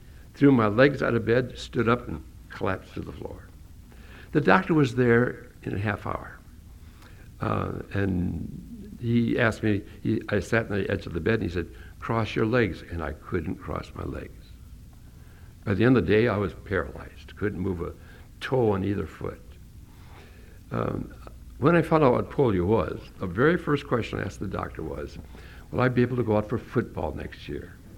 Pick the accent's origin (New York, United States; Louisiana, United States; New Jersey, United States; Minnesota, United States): Minnesota, United States; Prinsburg; born there; I was born in Princeburg, Minnesota, far southwest part of Minnesota. Excellent pheasant hunting country.